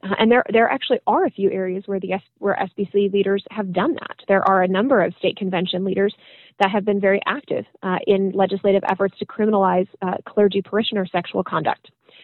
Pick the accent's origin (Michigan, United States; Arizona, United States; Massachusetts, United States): Michigan, United States; My home state of Michigan actually is considering a statute of limitations window to justice just today.